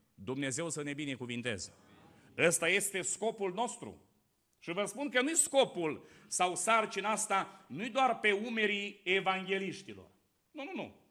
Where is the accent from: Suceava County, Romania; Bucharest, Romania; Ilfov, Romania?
Suceava County, Romania; Suceava; La noi în Suceava, eu vin de acolo din Suceava